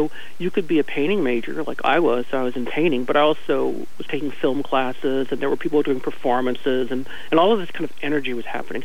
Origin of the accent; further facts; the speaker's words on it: Lafayette, Louisiana, United States; And I actually grew up in Lafayette, my hometown, and went to USL as an undergraduate and really began my whole experience in the art world there.